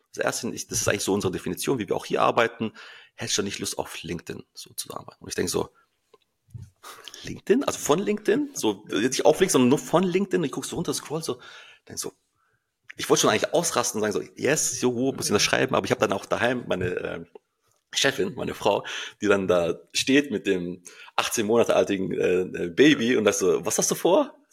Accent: Stuttgart, Baden-Württemberg, Germany; Also ich komme aus Stuttgart

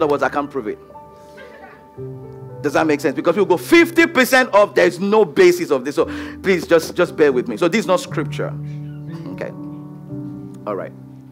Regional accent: Nigeria; I'm from Nigeria. We export prayer.

